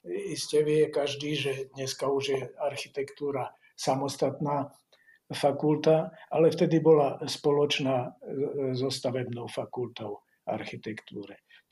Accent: Žilina, Žilina Region, Slovakia; also born or lived in Holíč; Ale v Holíči sme vydržali 3 roky, teda moje prvé 3 roky. Potom sme sa začali rôzne sťahovať z Volen, Bratislava, až sme zakotvili v Žiline. V Žiline som vlastne od prváčika, od roku 50.

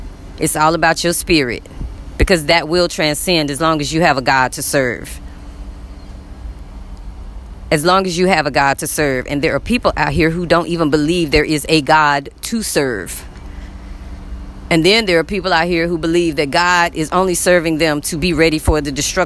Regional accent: United States; Now, once again, I'm from America, so you can walk into somewhere and say, hey, can I sit here and get a charge?

